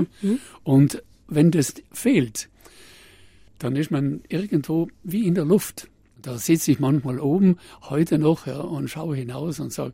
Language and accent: German; Ritten, Trentino-Alto Adige, Italy; Ich wollte nie nach Grönland, weil ich bin ein Waldmensch. Ich bin am Ritten geboren. Und bin im Wald praktisch aufgewachsen